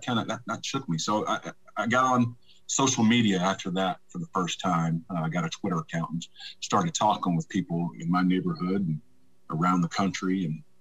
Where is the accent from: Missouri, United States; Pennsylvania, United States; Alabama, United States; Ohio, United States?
Alabama, United States; Troy; I am originally from Troy, Alabama, mm-hmm. the birthplace of John Lewis.